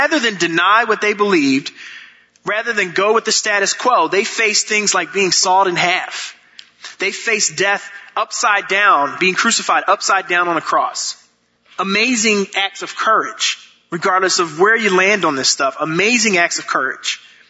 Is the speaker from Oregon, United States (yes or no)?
no; Philadelphia, Pennsylvania, United States; Told him I was from Philadelphia.